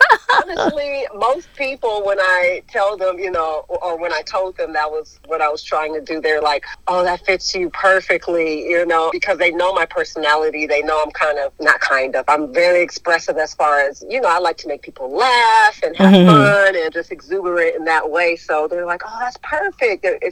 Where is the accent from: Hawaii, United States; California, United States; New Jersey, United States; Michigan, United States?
California, United States; also born or lived in Denver, Colorado; I was born in the heart of L.A., the Martin Luther King Hospital.